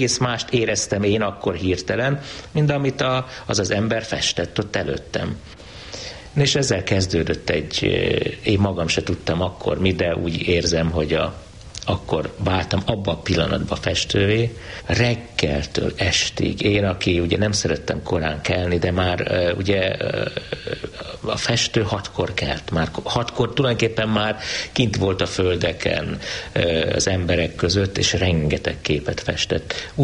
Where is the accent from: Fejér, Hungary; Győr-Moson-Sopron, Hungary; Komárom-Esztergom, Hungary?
Fejér, Hungary; Székesfehérvár; born there; Székesfehérváron születtem 1953-ban.